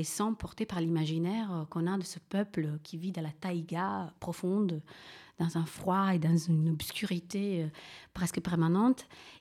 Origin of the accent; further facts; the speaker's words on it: Castellammare di Stabia, Campania, Italy; first language Neapolitan; French is a second language; C'est un chant napolitain, c'est mon dialecte d'origine, je viens de la région de Naples.